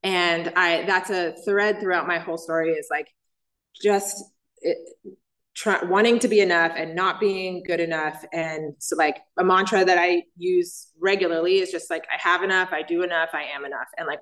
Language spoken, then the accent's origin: English; Oakland, California, United States; born there; I was born in Oakland, and I was born to married parents.